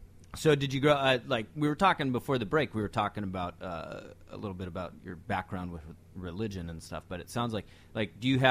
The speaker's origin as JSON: {"language": "English", "region": "Washington", "country": "United States", "tie": "born or raised there", "lives_now": "Seattle, United States", "said": "But now that I've moved away from my hometown, which is still here in Washington, mind you, but still, you know, living in Seattle"}